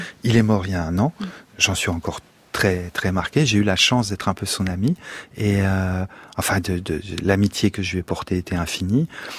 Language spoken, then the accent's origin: French; France; born there; je suis français. Est-ce que je suis français? Je suis pas vraiment français, mais enfin, je suis né ici, quoi. Je suis né ici quand même.